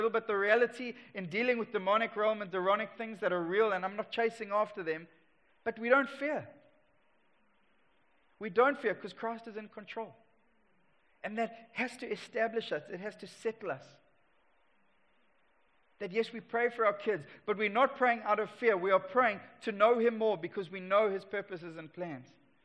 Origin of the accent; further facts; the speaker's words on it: Durban, KwaZulu-Natal, South Africa; But I come from Durban, where the cockroaches are like small dogs.